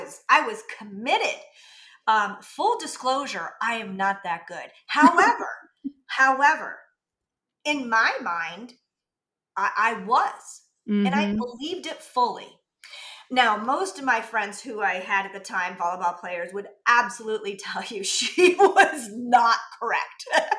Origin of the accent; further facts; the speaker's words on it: Ohio, United States; So I grew up in Northeast Ohio. And while it is a little brutal, I will say, it definitely builds character.